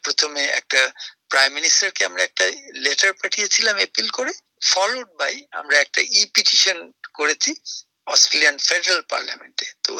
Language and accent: Bangla; Bangladesh; আমাদের বাংলাদেশে